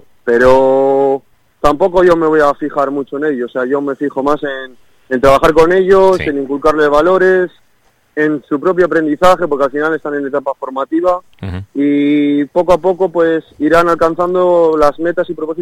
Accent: Ramales, Cantabria, Spain; estuve en el Ramales, porque yo soy de Ramales.

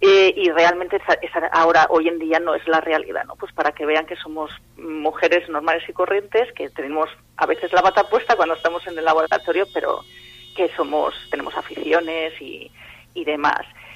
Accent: Barcelona, Catalonia, Spain; moved away as an adult; now in Laredo, Spain; Sí, mira, yo soy de Barcelona, como te he comentado, pero aunque me siento laredana 100%, en Barcelona estudié bioquímica

